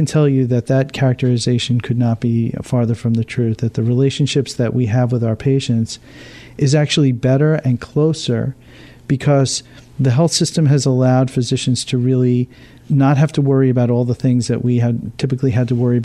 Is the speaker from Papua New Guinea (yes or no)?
no; Islip, New York, United States; I think that, you know, as a kid, I grew up in Islip.